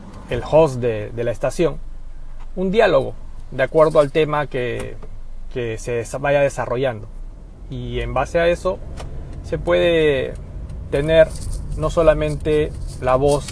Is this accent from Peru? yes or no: yes; Peru; moved away; cosa que de repente en mi país, porque soy peruano, sería inconcebible